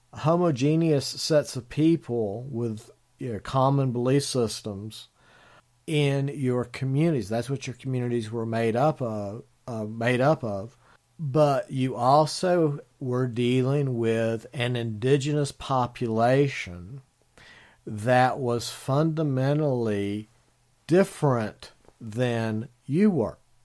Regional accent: North Carolina, United States; the history of my home state of North Carolina, or as I call it, North Kakalaki.

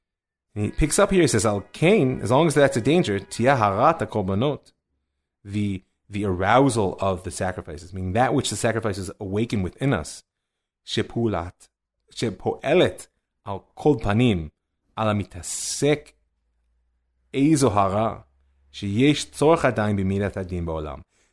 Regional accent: Cleveland, Ohio, United States; I grew up in Cleveland when the Indians were like a bad joke.

